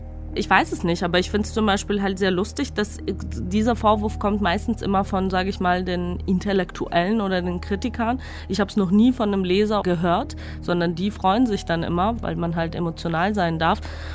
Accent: Georgia; now in Germany; ich bin irgendwie Georgierin, ich komme aus Georgien, das wird auch immer so bleiben

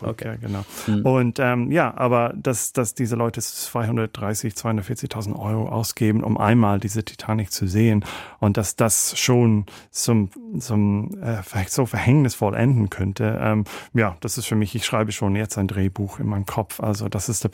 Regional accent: Ireland; German is a second language; Also ich komme aus Irland.

